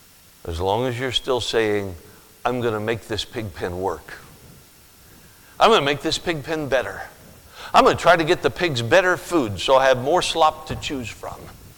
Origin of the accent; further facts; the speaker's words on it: Alaska, United States; I'm from Alaska, for those of you that I may not know. I'm from Alaska, spent all my life in Alaska. Our home church is in Alaska